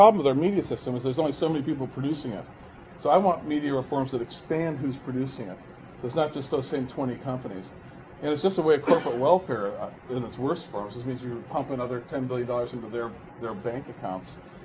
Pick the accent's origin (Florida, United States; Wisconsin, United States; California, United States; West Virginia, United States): Wisconsin, United States; In my home state of Wisconsin, both Gore and Bush each spent more than $6 million just in TV ads in that state